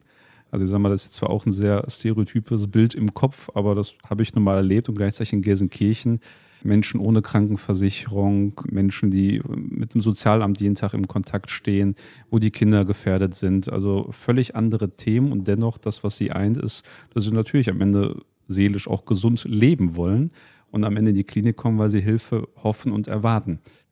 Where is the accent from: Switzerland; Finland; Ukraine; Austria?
Ukraine; now in Germany; Ich bin in einem sehr politischen Haushalt aufgewachsen. Ich komme ja ursprünglich aus der Ukraine. Meine Eltern sind in der Sowjetunion groß geworden, sozialisiert worden. Und als wir eben nach Deutschland kamen